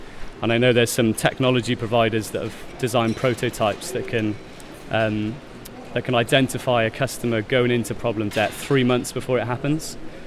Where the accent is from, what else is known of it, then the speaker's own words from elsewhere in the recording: Wales, United Kingdom; as a boy growing up in South Wales